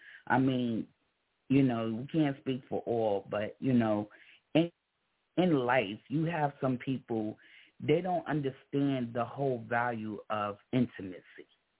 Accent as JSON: {"language": "English", "town": "New York City", "region": "New York", "country": "United States", "said": "Like I said, I'm from New York City, you feel what I'm saying? And we a big state."}